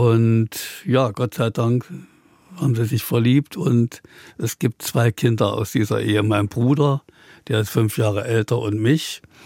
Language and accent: German; Erfurt, Thuringia, Germany; Na, ich bin mitten in Erfurt aufgewachsen. Und Erfurt ist so eine Stadt, die ist nicht so richtig groß, aber sie ist auch nicht klein.